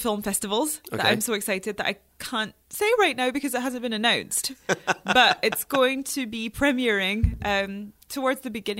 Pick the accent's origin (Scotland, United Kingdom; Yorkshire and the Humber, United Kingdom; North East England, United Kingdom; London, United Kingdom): Scotland, United Kingdom; Inverness; it's set in my hometown, Inverness in Scotland.